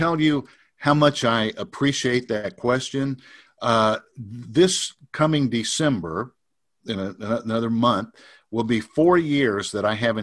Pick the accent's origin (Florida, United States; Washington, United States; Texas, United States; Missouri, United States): Texas, United States; because I grew up in Texas, man.